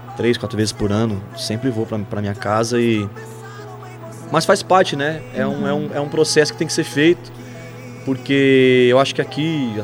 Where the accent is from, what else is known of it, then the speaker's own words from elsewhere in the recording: São João do Ivaí, Paraná, Brazil; no interior do Paraná, né, que é de onde eu nasci. Eu nasci na região ali de São João do Ivaí, ali na região perto de Jandaia, Maringá ali.